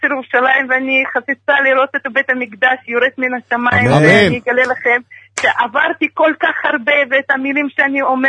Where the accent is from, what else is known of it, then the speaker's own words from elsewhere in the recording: Russia; now in Israel; ואני אשכנזיה, אני חוזרת בתשובה, אני מרוסיה.